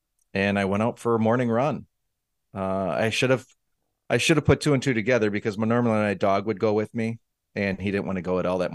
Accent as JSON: {"language": "English", "region": "Wisconsin", "country": "United States", "tie": "born or raised there", "said": "Fortunately for me, growing up in Wisconsin, you'd think I was a big drinker."}